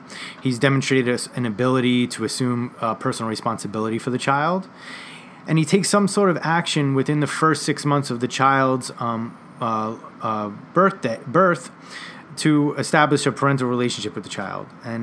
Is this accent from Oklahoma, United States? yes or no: no; New York, United States; I attended law school right here down in Tribeca, and I was born and raised in New York.